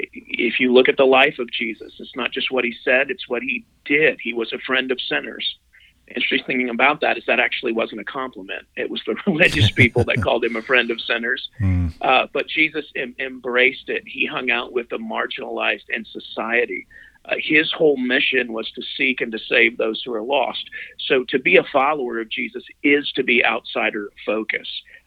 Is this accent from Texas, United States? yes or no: yes; Texas, United States; moved away as an adult; now in Arizona, United States; I was born and raised in Texas. I live out in Arizona now. I've been out here for about 16 years.